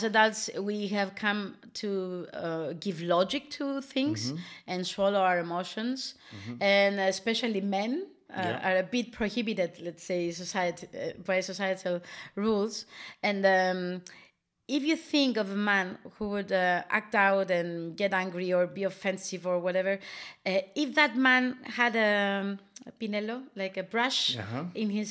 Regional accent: Nicosia District, Cyprus; Lefkosia, they're both villages of Lefkosia, so I'm from Lefkosia.

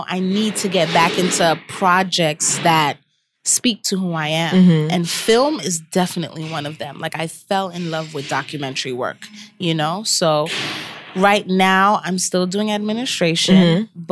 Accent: New York, United States; I think being a New Yorker, for me, all I saw was New York.

